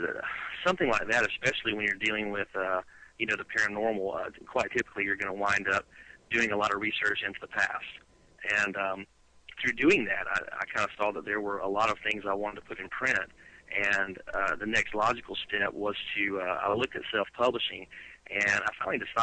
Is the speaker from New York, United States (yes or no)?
no; Dothan, Alabama, United States; Well, I'm actually originally from Dothan, Alabama